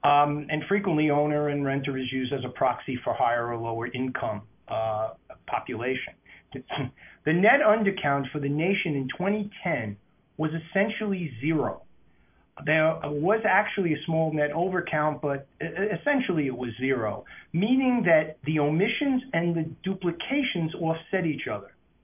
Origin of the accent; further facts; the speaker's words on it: New York City, New York, United States; So in New York City, let me say, for my my hometown